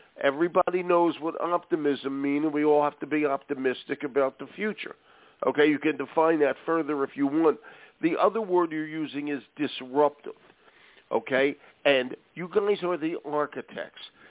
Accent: Philadelphia, Pennsylvania, United States; I mean, we're both from Philly. My high school had already lasted 16,000 years.

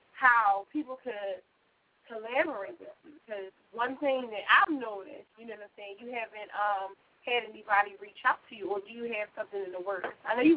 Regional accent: Philadelphia, Pennsylvania, United States; I'm from Southwest, but I love all Philly.

